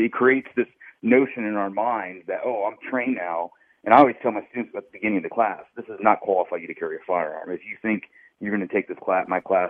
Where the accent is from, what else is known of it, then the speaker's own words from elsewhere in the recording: Dayton, Ohio, United States; I'm originally from the Dayton area.